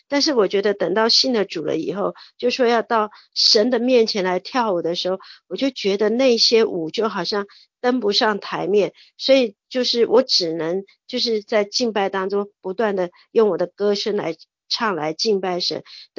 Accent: Taiwan; 所以从小他就在那个我们台湾人

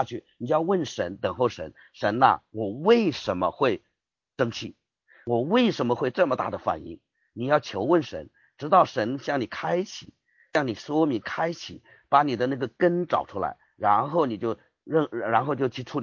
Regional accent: China; 那我们中国人很多的中国文化时代文化啊，这些都深深的对我们有很大的影响。

